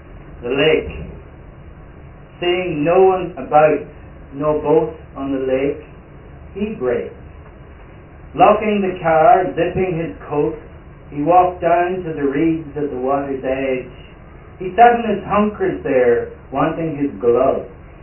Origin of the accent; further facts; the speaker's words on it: Ulster, Ireland; I grew up right on the Atlantic Ocean in Donegal. So whenever I go back there, I go down to the beach.